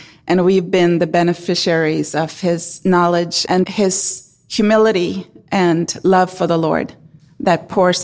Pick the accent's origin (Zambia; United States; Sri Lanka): Sri Lanka; I'm from Sri Lanka.